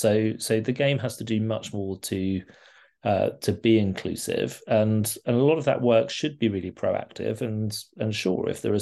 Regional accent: Birmingham, West Midlands, United Kingdom; I'm from Birmingham originally.

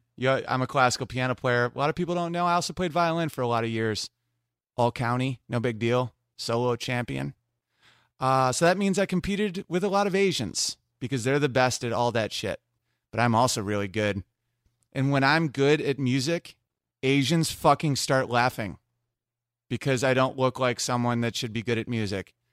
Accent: Oswego, New York, United States; I will be at the Foundry in Oswego, New York, my hometown.

